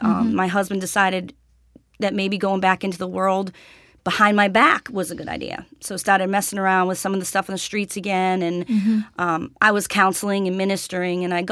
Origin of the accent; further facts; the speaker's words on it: Boston, Massachusetts, United States; My husband and I met in Cape Cod, Massachusetts. I'm from Boston.